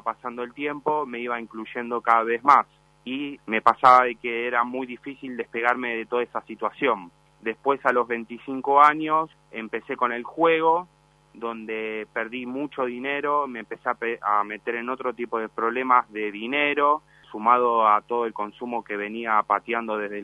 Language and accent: Spanish; Caballito, Buenos Aires, Argentina; yo soy de Caballito.